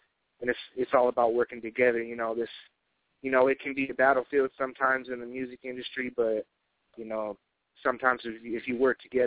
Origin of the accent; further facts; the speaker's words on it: Denver, Colorado, United States; I'm from Denver, Colorado.